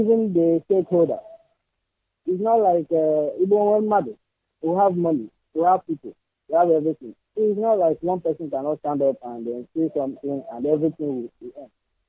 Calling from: Benue, Nigeria; I'm calling from Benue State.

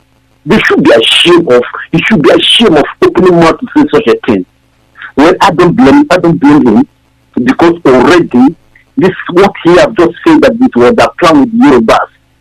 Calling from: Germany; I'm calling from Germany.

